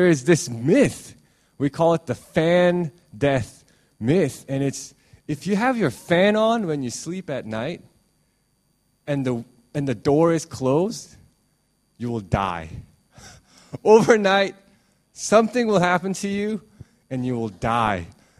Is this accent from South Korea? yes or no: yes; South Korea; So when I was growing up in Korea, my grandmother used to say this: if you're Korean